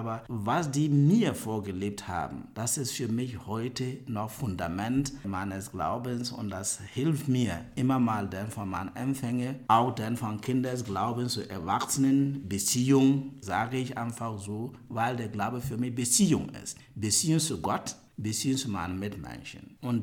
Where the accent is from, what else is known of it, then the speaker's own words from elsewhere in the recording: Ghana; moved away as an adult; now in Germany; Ich bin 51 Jahre alt. Ich komme aus Ghana. Ich bin ein Steyler Ordenspriester und arbeite in Deutschland hier schon seit 2001.